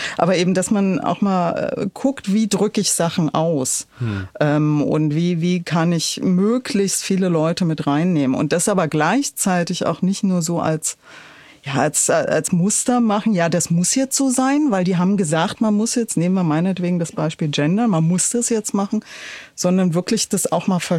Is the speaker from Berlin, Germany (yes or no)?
yes; Berlin, Germany; ich bin in Pankow aufgewachsen